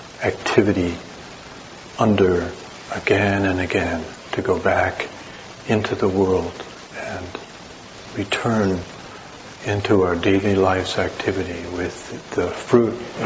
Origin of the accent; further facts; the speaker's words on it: Wisconsin, United States; but I'm from the North Country, Wisconsin, and this image is a very poignant image for me